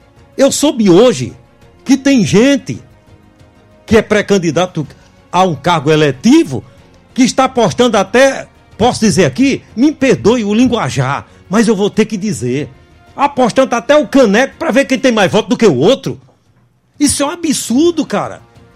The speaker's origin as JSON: {"language": "Portuguese", "town": "Santa Rita", "region": "Paraíba", "country": "Brazil", "tie": "born or raised there", "said": "Eu sou da terra, sou de Santa Rita."}